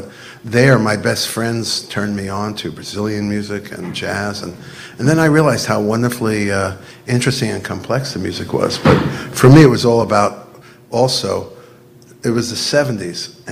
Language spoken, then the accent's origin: English; New York, United States; I grew up in Long Island.